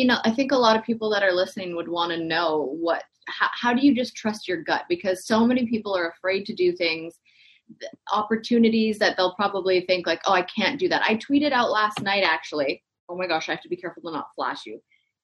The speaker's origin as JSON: {"language": "English", "country": "Canada", "moved": "yes", "said": "When I first moved here, I was like, this is comical, like out of a movie, like this, you know, being Canadian."}